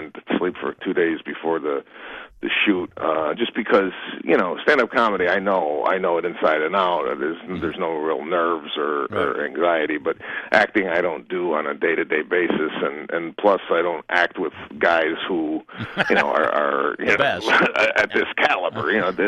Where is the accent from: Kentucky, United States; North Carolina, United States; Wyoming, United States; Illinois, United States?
Illinois, United States; Chicago; I'm from Chicago, and the guy's from New York, so I went to a dialect coach to kind of get some of the New York words right.